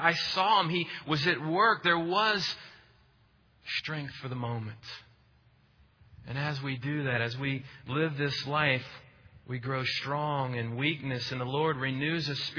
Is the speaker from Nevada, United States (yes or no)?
no; Peachtree City, Georgia, United States; My family moved here when I was 3 years old. I grew up on Appleseed Court in Peachtree City, Georgia. It doesn't get more suburban than that.